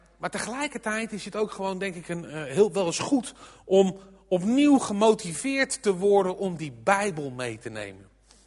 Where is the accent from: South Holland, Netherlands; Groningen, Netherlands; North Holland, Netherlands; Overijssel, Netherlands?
South Holland, Netherlands; The Hague; Maar ik kom dus uit Den Haag en dat heeft u misschien al gehoord.